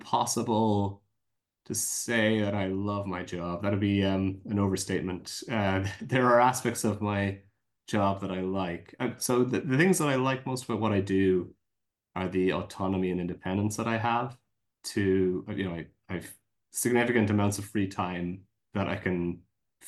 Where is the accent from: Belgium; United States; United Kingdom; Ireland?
Ireland; I grew up in Ireland in the kind of 80s and 90s. Most people of my generation would be first generation students in university.